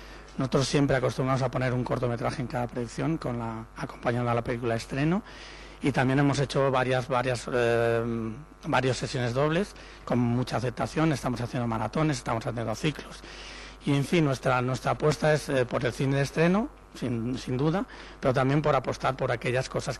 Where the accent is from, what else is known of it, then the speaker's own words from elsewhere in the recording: Sitges, Catalonia, Spain; now in Madrid, Spain; yo soy de Sitges, nací en Sitges, y he vivido y he disfrutado del Festival de Sitges, y en cierto modo he intentado traerme un trocito de Sitges a Madrid